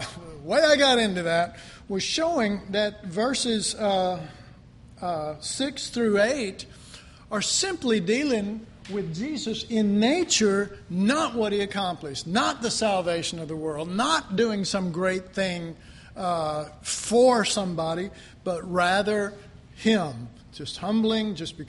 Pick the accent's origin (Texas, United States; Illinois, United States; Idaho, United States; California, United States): Texas, United States; Dallas; Sorry, I grew up in Oak Cliff, and we say, what you be, man?